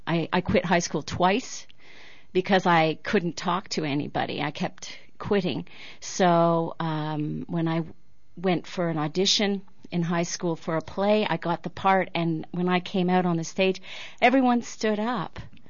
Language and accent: English; Greenfield Park, Quebec, Canada; now in Los Angeles, United States; Here I am in L.A., and I'm from Greenfield Park. What am I doing here?